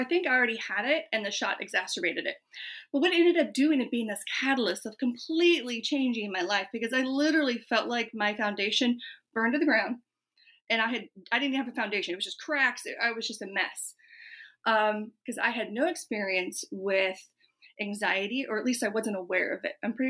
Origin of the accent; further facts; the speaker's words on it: Midwest, United States; I was following the checklist of growing up in the Midwest, in the middle of nowhere, 2 hours from here, small town, 200 people, yeah.